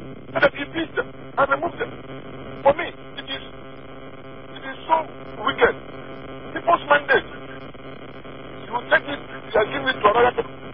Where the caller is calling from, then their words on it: Kubwa, Federal Capital Territory, Nigeria; I'm calling from Kubwa.